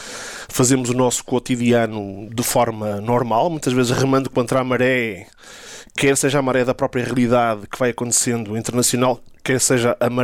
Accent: Portugal; que somos portugueses, que somos muçulmanos, que temos direito à nossa liberdade religiosa

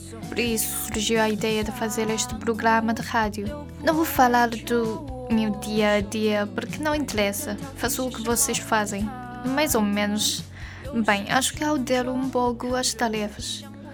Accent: China; Portuguese is a second language; now in Portugal; sou da China. Estou a fazer intercâmbio aqui em Portugal, na Universidade do Minho.

